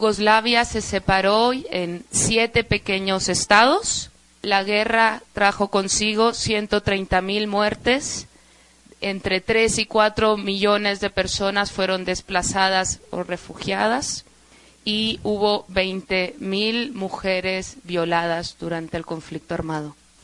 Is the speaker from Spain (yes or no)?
no; Suriname; yo soy de Serbia